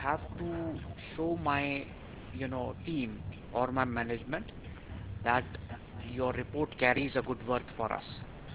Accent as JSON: {"language": "English", "town": "Noida", "region": "Uttar Pradesh", "country": "India", "said": "I'm also from North India."}